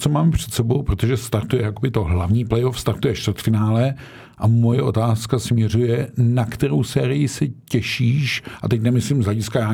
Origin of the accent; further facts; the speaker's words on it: Hradec Králové, Hradec Králové Region, Czechia; já jsem si vždycky jako rodák z Hradce přál v playoff Pardubice.